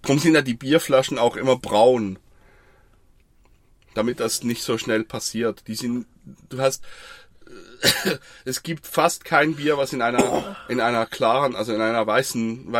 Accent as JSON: {"language": "German", "country": "Switzerland", "said": "Ja, bei uns in der Schweiz heißen die Vogelnäschli."}